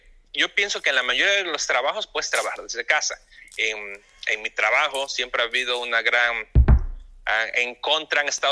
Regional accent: Mexico; Y pues yo sí me cuestioné, como soy mexicano

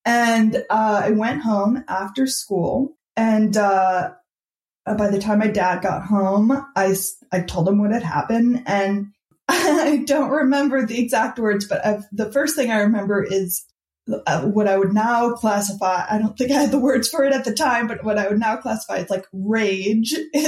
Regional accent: Midwest, United States; And so and I grew up in the Midwest where it's like a very, you know, drilled into you.

